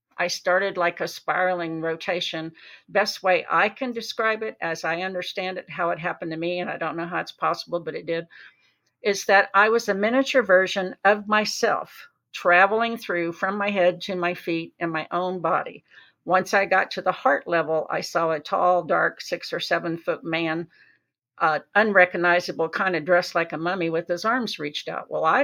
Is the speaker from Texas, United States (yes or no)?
yes; Galveston, Texas, United States; Yes, I'm from Galveston, Texas. I was raised as a strict Irish Catholic growing up